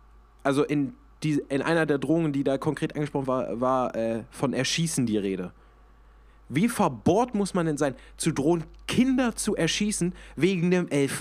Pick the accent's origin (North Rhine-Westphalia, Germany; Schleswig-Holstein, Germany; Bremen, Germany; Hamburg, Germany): Bremen, Germany; ja, an der Stelle muss ich natürlich jetzt auch als Bremer eine Lanze fürs Weserstadion brechen.